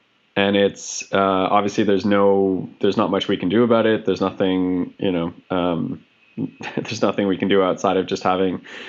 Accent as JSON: {"language": "English", "town": "Montreal", "region": "Quebec", "country": "Canada", "said": "Well, so I'm originally from Montreal."}